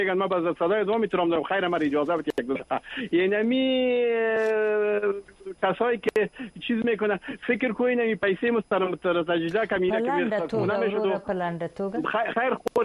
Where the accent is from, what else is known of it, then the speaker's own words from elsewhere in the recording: Afghanistan; ما شما افغان هستیم برای وطن ما در هر وقت با دل ما بسوزانی